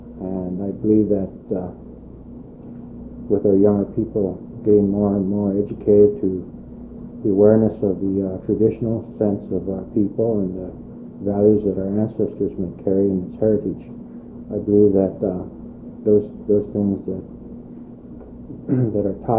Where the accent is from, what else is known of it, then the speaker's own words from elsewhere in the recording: Healy Lake, Alaska, United States; I was born in Healy Lake. I was the last one that was born in the old village site at Healy Lake. I was born in 1953, and pretty much I was raised out in the Healy Lake setting